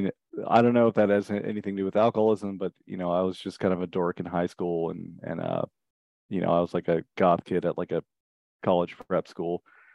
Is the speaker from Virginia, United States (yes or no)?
yes; Richmond, Virginia, United States; now in Vermont, United States; I grew up in Richmond, Virginia, in the suburbs, and from an early age, like my childhood was really awesome, actually.